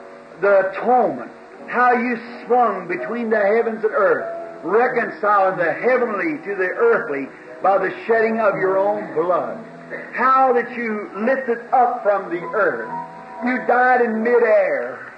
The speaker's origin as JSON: {"language": "English", "town": "Boston", "region": "Kentucky", "country": "United States", "said": "Boston, Kentucky."}